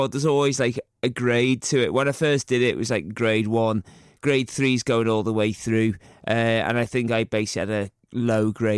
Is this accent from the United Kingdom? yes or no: yes; United Kingdom; I'm like, well, no, I'm like British, just my razor sharp wit.